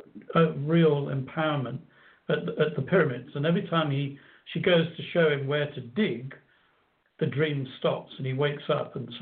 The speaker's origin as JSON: {"language": "English", "town": "Coventry", "region": "West Midlands", "country": "United Kingdom", "tie": "born or raised there", "said": "I grew up in the English version of Detroit, by the way, and it's called okay. Coventry. It was the car manufacturing city of Britain."}